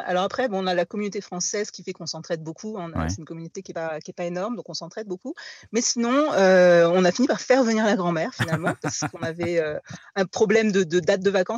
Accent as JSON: {"language": "French", "country": "France", "said": "en tant que Français"}